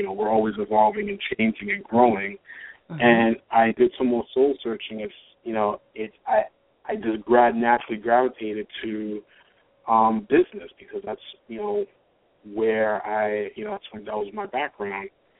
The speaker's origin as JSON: {"language": "English", "region": "New York", "country": "United States", "tie": "born or raised there", "said": "I'm born and raised in New York. I'm a lifelong New Yorker"}